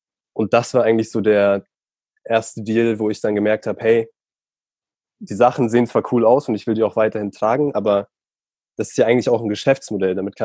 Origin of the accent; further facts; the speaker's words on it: Bavaria, Germany; bei uns auf dem Land und Supreme und Palace, ich bin am Chiemsee aufgewachsen.